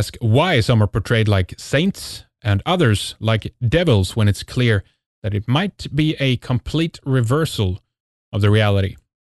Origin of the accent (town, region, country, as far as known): Sweden; English is a second language